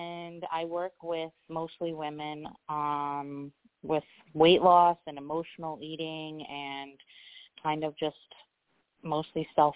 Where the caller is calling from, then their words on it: Florida, United States; I'm calling from Florida.